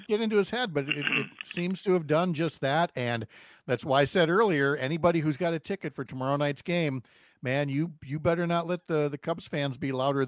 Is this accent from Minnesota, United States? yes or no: yes; Minnesota, United States; the closest example I have was growing up in Minnesota, where Chuck Knobloch was like one of the premier shortstops.